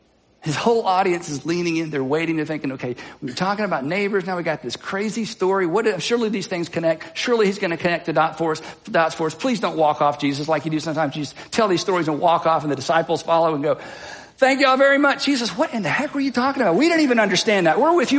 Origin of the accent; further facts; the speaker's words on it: England, United Kingdom; because we're English people in the 21st century